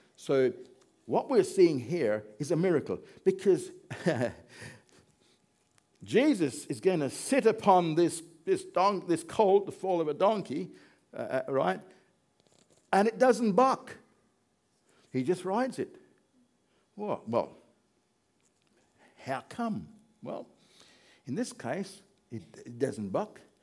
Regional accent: Jamaica; now in Australia; I'm Jamaican. I come from another place

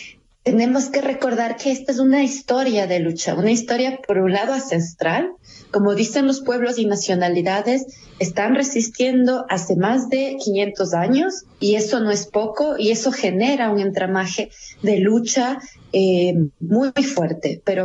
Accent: Ecuador; soy feminista de Ecuador, soy activista

